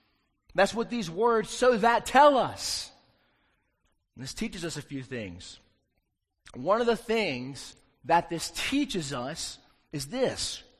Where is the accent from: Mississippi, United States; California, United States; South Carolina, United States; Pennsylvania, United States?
South Carolina, United States; I grew up in South Carolina, and I know that Indiana is a dyed-in-the-wool basketball state, but south of the Mason-Dixon line, football is king, folks.